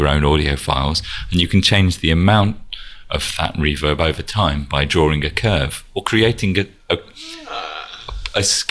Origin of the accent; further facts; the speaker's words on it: Ireland; moved away as an adult; I worked for them when I emigrated from Ireland in 2002.